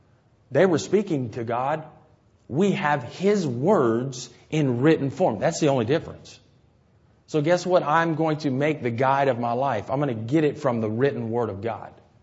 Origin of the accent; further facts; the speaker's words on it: United States; You know, as an American, you want to say Worms.